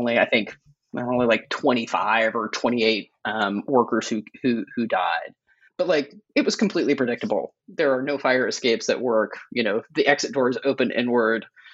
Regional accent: Oklahoma, United States; I grew up in Oklahoma. I never learned about the Tulsa race massacre. I took a semester of Oklahoma history.

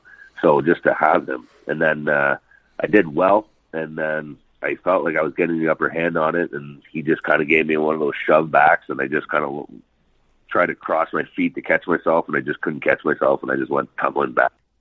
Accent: Toronto, Ontario, Canada; I grew up in Toronto, so we have like a little bit of a street mentality. But I was also a country boy, so I was a little wild.

